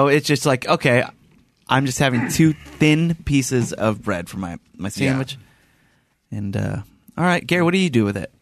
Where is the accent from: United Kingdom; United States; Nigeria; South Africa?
United Kingdom; London; I'm from London, England, myself.